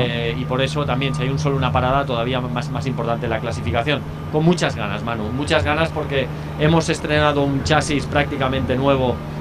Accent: Barcelona, Catalonia, Spain; accent: Catalan; Yo soy de Barcelona

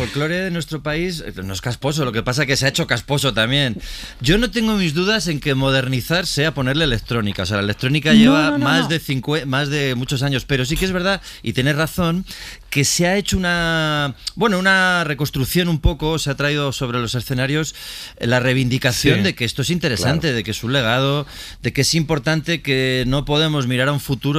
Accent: Burgos, Castile and León, Spain; nosotros somos de Burgos.

